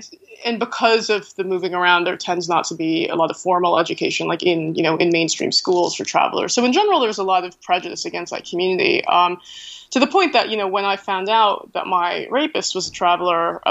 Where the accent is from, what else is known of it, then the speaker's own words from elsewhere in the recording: United States; born there; first language English; well, you know, that's because it's my first language, right? And there's just kind of a disconnect because, you know, there isn't this great awareness of people that look Chinese that are born American and speak perfectly good English.